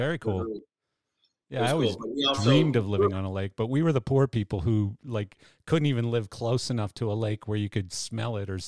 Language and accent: English; Alberta, Canada; And I'm from Alberta, Canada.